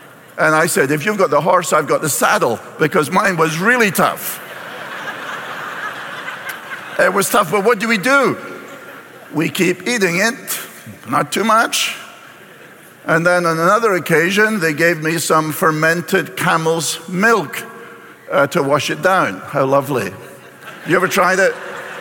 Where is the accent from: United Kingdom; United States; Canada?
United Kingdom; Scotland; I was brought up in Scotland